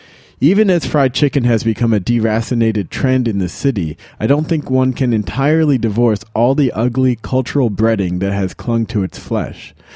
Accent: Philadelphia, Pennsylvania, United States; Oh, lovely. My hometown.

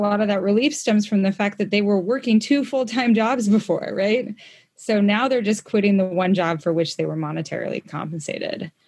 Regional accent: Idaho, United States; also born or lived in Brooklyn; grew up in Idaho. Like, the landscape of Idaho and Montana and the Mountain West is my landscape.

